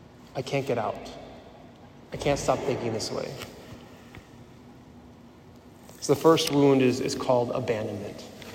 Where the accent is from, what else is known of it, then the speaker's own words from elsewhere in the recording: Sheboygan, Wisconsin, United States; My family went up to Needham and Nashville. We're from Sheboygan area.